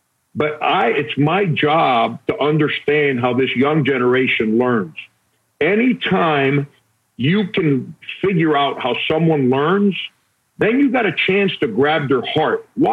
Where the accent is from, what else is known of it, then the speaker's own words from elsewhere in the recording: Florida, United States; I grew up in South Florida. I'm a football guy.